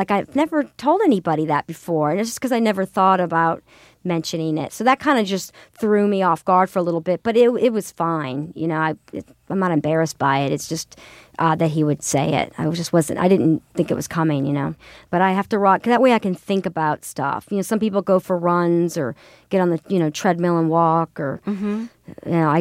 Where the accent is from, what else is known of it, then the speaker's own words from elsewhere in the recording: the South, United States; I grew up in the South and there were these hospitality shows that I was obsessed with.